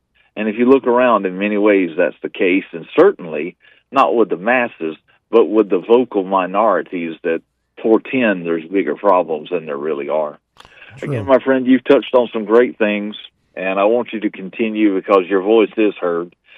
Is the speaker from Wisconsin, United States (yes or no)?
no; Colorado Springs, Colorado, United States; And, well, I come from Colorado Springs, Colorado.